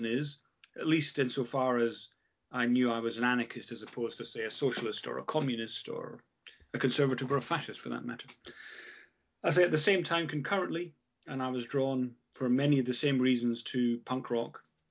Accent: Scotland, United Kingdom; I grew up in Scotland in the early 80s, which was a tough time for everyone.

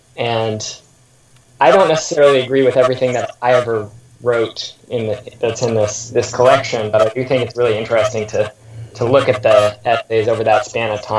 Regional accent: Seattle, Washington, United States; you said in my bio in the intro that I grew up in Seattle in the post-WTO era and gained political consciousness during that period.

